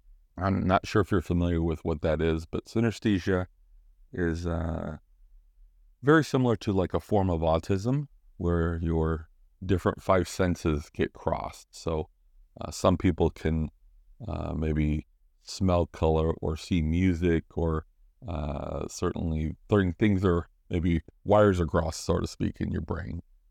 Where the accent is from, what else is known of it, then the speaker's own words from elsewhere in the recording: Los Angeles, California, United States; you know, I'm from the Los Angeles area